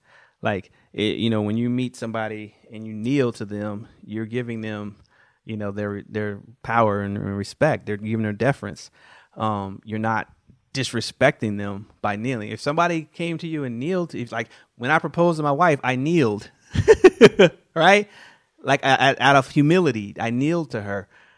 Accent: Kansas City, United States; yeah, I'm from Kansas City

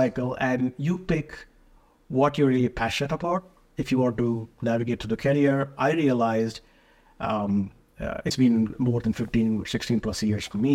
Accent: Bengaluru, Karnataka, India; now in United States; I worked in a year at Toyota in Bengaluru, India. That's my hometown.

